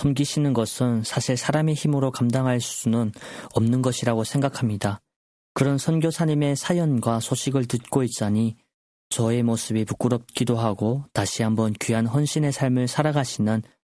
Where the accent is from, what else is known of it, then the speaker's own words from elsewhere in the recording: North Korea; 저희 고향에 계시는 북조선에 계시는 성도님들께서도